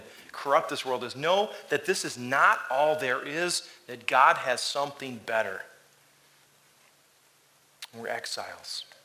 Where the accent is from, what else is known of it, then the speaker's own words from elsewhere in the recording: Michigan, United States; now in upstate New York, United States; Some folks like me, I'm from Michigan. I've been exiled to upstate New York, but you know, winters aren't as bad, so it was kind of an upgrade.